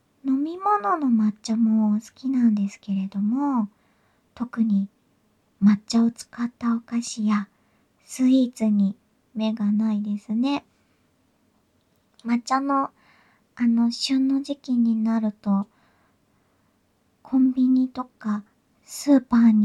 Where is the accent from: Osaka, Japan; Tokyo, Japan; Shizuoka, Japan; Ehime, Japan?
Shizuoka, Japan; 出身地は静岡県です。